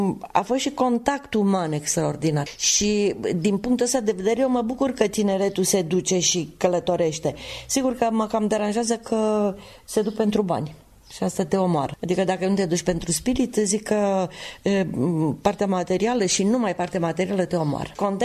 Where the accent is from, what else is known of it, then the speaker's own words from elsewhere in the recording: Călimănești, Vâlcea County, Romania; born there; Eu m-am născut la Călimănești într-o perioadă când orășelul era extraordinar de cosmopolit